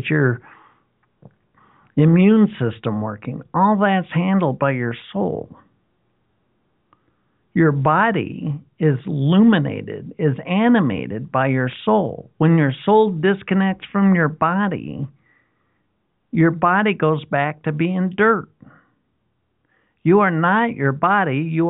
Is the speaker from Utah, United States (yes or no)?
yes; Utah, United States; I was raised in Utah in a Mormon household